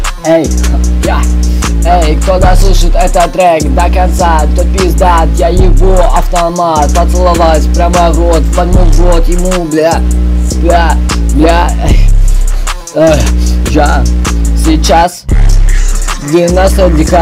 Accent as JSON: {"language": "Russian", "country": "Kazakhstan", "said": "потому что я казах"}